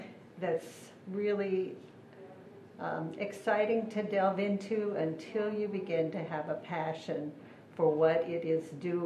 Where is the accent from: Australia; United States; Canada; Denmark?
United States; Dayton, Oregon; from Dayton, Oregon.